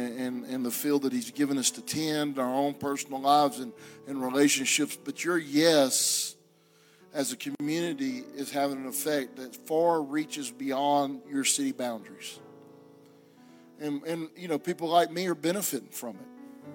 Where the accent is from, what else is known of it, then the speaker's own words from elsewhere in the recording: Alabama, United States; moved away as an adult; now in Mexico; I have been in Mexico with my family for the last 19 years. I am from Alabama.